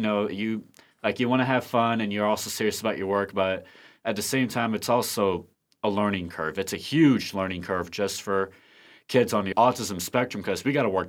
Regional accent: St. Louis, Missouri, United States; I'm from St. Louis. So when I came here to Mizzou

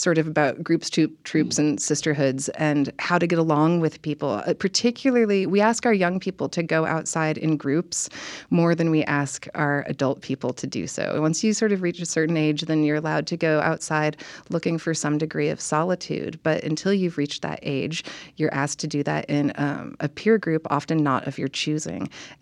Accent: Portland, Oregon, United States; I grew up near Mount Tabor Park in Portland, which at that point was sort of this huge, wild, forested place.

